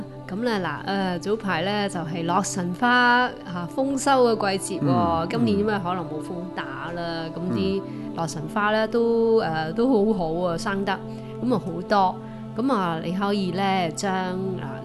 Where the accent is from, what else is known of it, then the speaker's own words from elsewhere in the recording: Guangdong, China; 咁我家乡啦吓，啲四邑附近嘅人都食咸汤圆嘅。